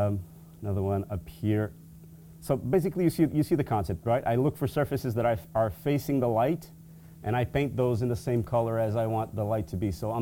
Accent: Barcelos, Norte, Portugal; Now, this is the first game that I did with a company from Barcelos, which is my hometown, obviously represented here.

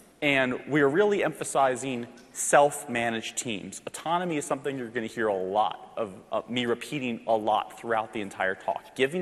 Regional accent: Miami, Florida, United States; moved away as an adult; now in Seattle, United States; I'm from the States, obviously. Originally from Miami, Florida, where I lived for most of my life until I came out to Seattle to work for Microsoft right out of college.

